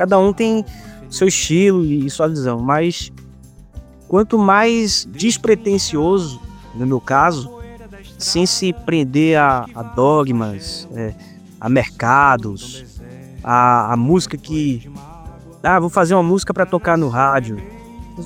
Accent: Recife, Pernambuco, Brazil; Rapaz, eu sou do Recife, nasci ali no centro do Recife, que é o epicentro do frevo, do carnaval

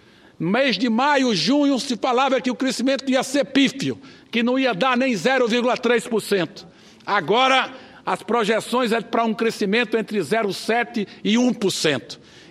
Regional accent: Pernambuco, Brazil; É o que nós queremos, é o que eu quero como pernambucano.

